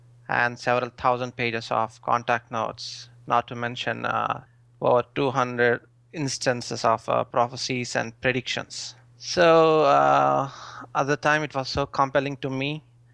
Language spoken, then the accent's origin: English; India; I come from India.